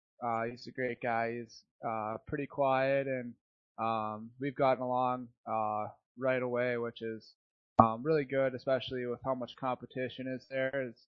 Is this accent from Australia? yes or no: no; Stillwater, Minnesota, United States; I grew up in Stillwater, Minnesota, and I've been playing hockey pretty much my whole life.